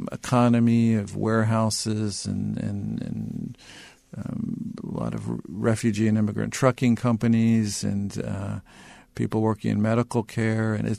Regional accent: Cincinnati, Ohio, United States; moved away as an adult; now in Kentucky, United States; I grew up in Cincinnati, Ohio. I came to KRM to Kentucky for my job like 25 years ago.

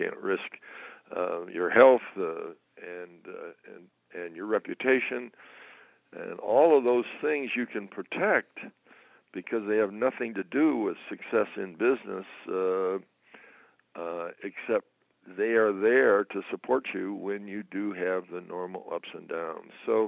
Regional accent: Michigan, United States; Well, born and raised in Michigan and graduated from Michigan State in 1952.

